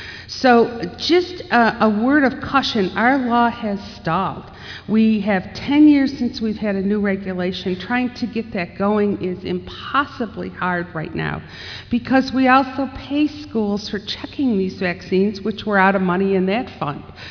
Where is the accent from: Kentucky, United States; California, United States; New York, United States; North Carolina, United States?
California, United States; from California, and I work with Teresa.